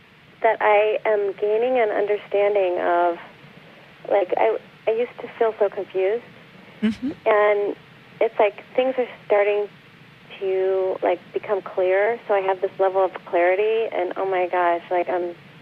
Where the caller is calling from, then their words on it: Chicago, Illinois, United States; I'm calling from Chicago.